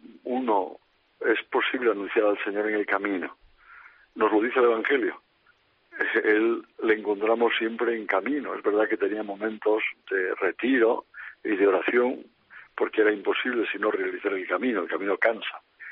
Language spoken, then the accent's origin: Spanish; Cantabria, Spain; en advocaciones como es la de mi tierra, la Bien Aparecida